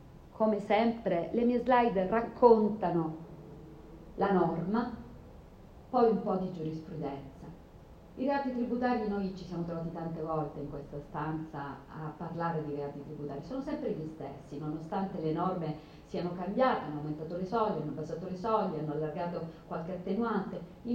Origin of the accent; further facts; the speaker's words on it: Sicily, Italy; io sono siciliana e per noi c'è un detto, a mare non ci sono osterie